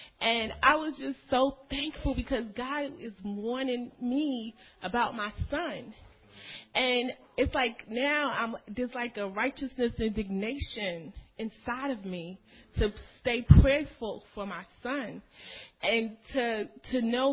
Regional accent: New York, United States; And I'm from New York.

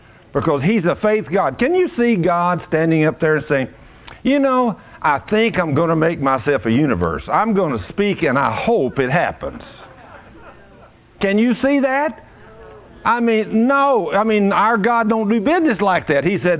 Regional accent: Dallas, Texas, United States; I said, no, son, I'm just from Dallas. And I said, I got plenty of fuel to go home.

